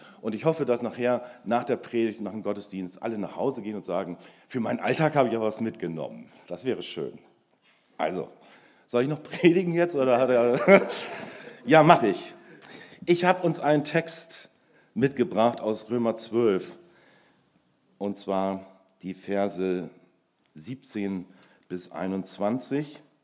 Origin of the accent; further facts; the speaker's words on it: Lower Saxony, Germany; Ich stelle mich kurz vor. Ich komme aus der Lüneburger Heide.